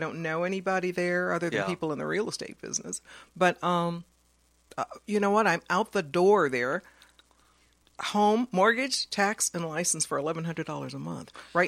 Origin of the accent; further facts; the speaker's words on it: United States; because he looks normal to me because I come from America.